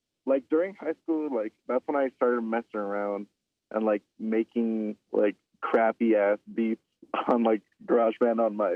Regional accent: California, United States; being born and raised in SoCal, like all over SoCal, my every 2 years, my mom and I, we would move to a different city.

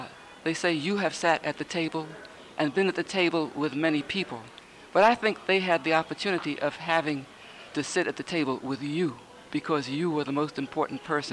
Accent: New York, United States; Now, I was born and raised in New York, and I went to college there, too.

